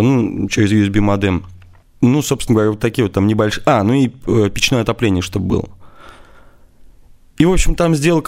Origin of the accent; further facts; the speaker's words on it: Kinel, Samara Oblast, Russia; В Кинеле, это мой родной город, я его люблю по-своему